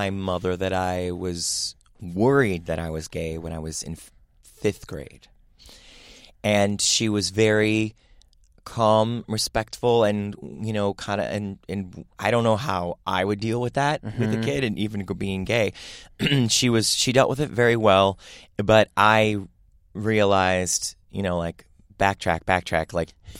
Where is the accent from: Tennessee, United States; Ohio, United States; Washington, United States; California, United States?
Ohio, United States; Cleveland; being a chubby gay kid in Cleveland, Ohio